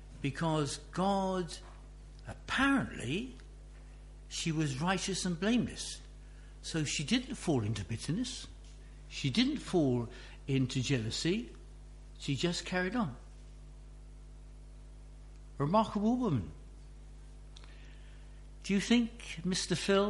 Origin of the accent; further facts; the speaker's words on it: United Kingdom; And I know that we can put things in a very nice way, especially if we're British. We're very polite.